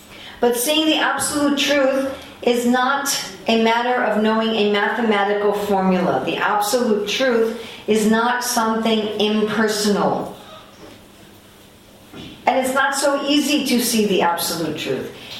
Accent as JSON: {"language": "English", "country": "United States", "tie": "born or raised there", "said": "Before I came to the Krishna consciousness movement, I was raised in America, and I was studying at a theological seminary"}